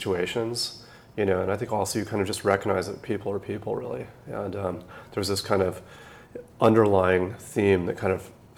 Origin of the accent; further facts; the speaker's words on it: Redondo Beach, California, United States; born there; I was born in 1968 in Redondo Beach.